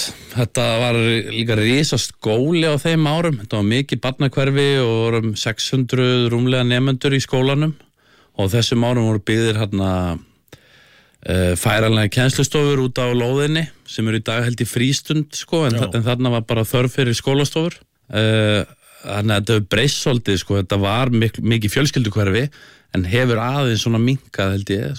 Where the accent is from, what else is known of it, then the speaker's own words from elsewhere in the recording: Reykjavík, Capital Region, Iceland; Já, ég alinn upp í miðbæ Reykjavíkur og alinn upp að bara hjá mömmu sem býr á Rauðarárstíg í Norðurmýri og þar bý ég bara fyrstu 13 ára ævi minnar. Gengi í Austurbæðaskóla